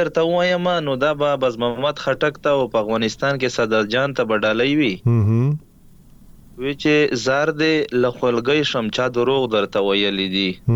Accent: Khyber Pakhtunkhwa, Pakistan; now in Bannu, Pakistan; مونږ اصل کې د وزیرستان یو خو وس په بنو کې پاتې کیږو وزیر یما.

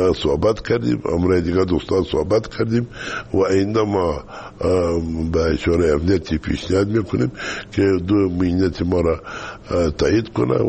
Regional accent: Kandahar, Afghanistan; ما از کندهار هستیم.

